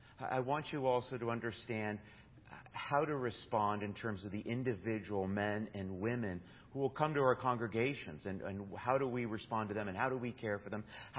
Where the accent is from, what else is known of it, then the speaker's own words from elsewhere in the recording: Burbank, California, United States; I grew up in Burbank, went to Burbank High School, went to UCLA, went to University of San Diego for law school.